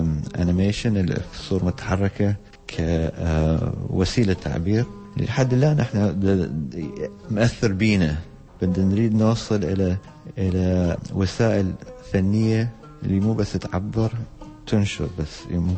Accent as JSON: {"language": "Arabic", "country": "Iraq", "said": "الهوية الشخصية يعني كعراقي"}